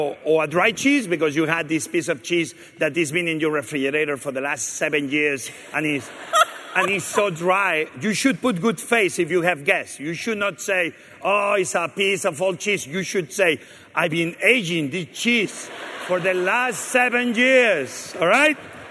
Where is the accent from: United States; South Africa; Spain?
Spain; English is a second language; Then, okay, I'm from Spain, and I don't like to be using ingredients of other countries like Italy.